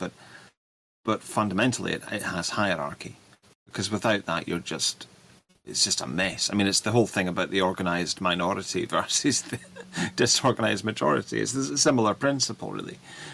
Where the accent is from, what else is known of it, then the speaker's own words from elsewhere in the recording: Scotland, United Kingdom; I was doing research early this year in January about my hometown and Edinburgh, which is 20 miles away from it.